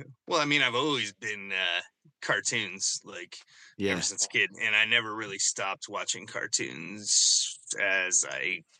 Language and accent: English; Oregon, United States; I'm from Oregon, up in the center of it, out in the middle of nowhere.